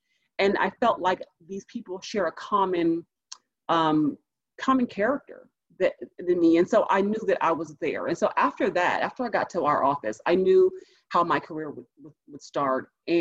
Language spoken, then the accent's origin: English; Los Angeles, California, United States; I'm a first-generation college student and first-generation professional. I grew up in South